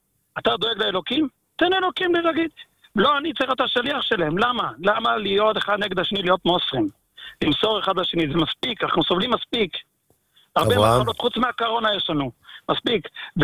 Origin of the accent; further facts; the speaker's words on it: Bnei Brak, Tel Aviv District, Israel; מה שאני מכיר את בני ברק, אני לא בני ברקי עכשיו, הייתי בתור ילד.